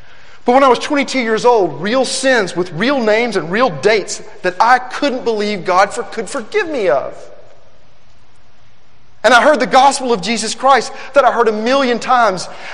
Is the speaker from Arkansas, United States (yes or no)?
yes; Little Rock, Arkansas, United States; also born or lived in Nashville, Tennessee; I was living in Nashville, Tennessee. I was raised in Little Rock and I wanted to be a musician.